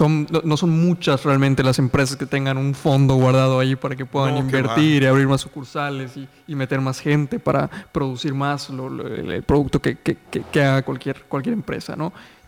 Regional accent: Mexico; darles a los consumidores, que somos todos los mexicanos, los productos de mejor calidad

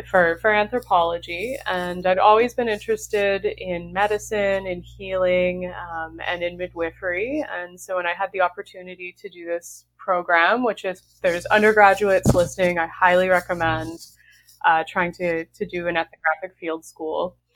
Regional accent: Texas, United States; now in Canada; So I'm originally from Texas and now I'm studying in Canada

